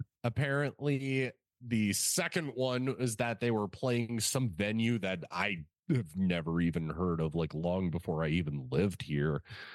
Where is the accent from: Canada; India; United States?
Canada; given that I'm the Canadian in the room and this happened in the city I live in.